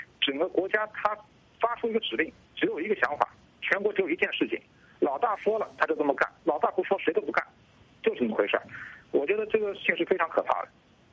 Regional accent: Jiangsu, China; 在我的老家江苏

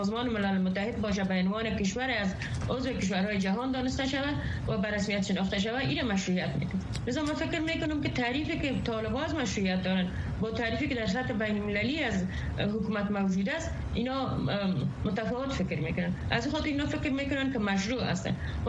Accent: Afghanistan; به عنوان یک شهروند، به عنوان یک زن مسلمان، به عنوان یک افغانی که سالها به افغانستان خدمت کردیم

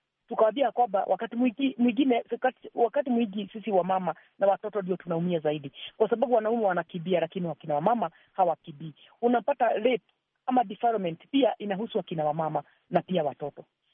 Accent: Gatanga, Murang'a County, Kenya; now in Naivasha, Kenya; hata mimi mwenyewe sijazaliwa Naivasha, nilitoka Gatanga huko Murang'a.

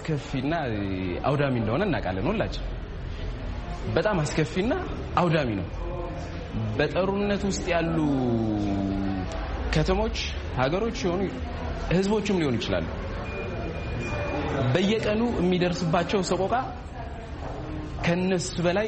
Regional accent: Tigray, Ethiopia; እኔ ከትግራይ ክልል ነው የመጣሁት።

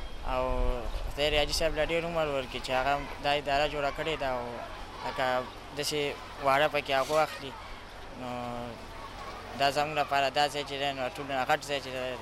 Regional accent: Sharifabad, Khyber Pakhtunkhwa, Pakistan; د شریف آباد سوات اوسېدونکی یم

